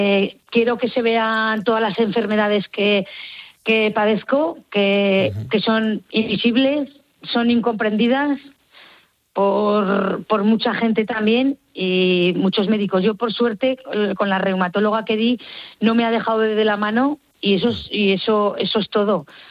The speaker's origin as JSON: {"language": "Spanish", "town": "Ejea de los Caballeros", "region": "Aragon", "country": "Spain", "said": "Aquí en Egea, en mi pueblo, toda la comarca"}